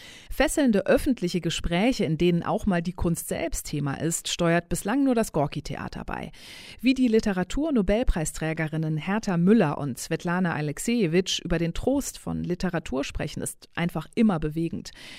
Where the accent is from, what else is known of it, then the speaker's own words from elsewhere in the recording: Turkey; Naja, ich bin in der Türkei aufgewachsen. In den 50 Jahren, die ich dort verbracht habe, habe ich zwei Militärdiktaturen erlebt.